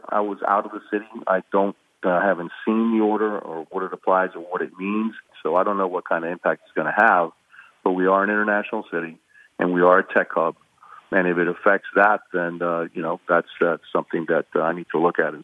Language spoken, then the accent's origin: English; Cuba; socialism has destroyed Venezuela, just like it destroyed my home country of Cuba.